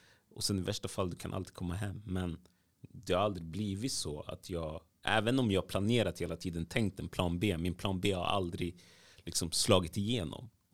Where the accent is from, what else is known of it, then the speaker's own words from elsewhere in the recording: Sweden; born there; i värsta fall tänker jag så här, okej, men jag är född i Sverige.